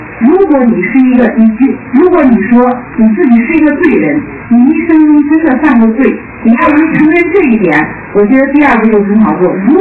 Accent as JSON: {"language": "Chinese", "country": "China", "tie": "born or raised there", "said": "我的家庭是在整个基督徒家庭是在大陆共产党的统治下40年"}